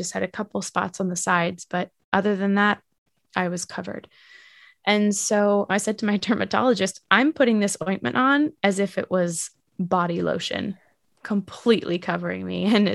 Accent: Massachusetts, United States; now in New York City, United States; I'm originally from Massachusetts, south of Boston, north of Providence. But now I live in New York City, just outside of the city in Queens, and I work in the city.

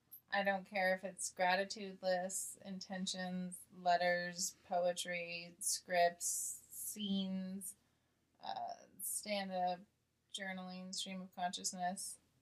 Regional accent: Santa Cruz, California, United States; Yeah, we're from Santa Cruz.

